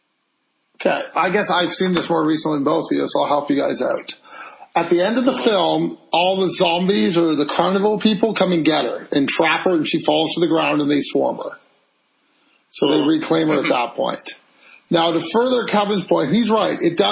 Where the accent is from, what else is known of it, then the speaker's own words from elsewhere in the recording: Canada; This is not maple glazed. I can't have this. I'm Canadian.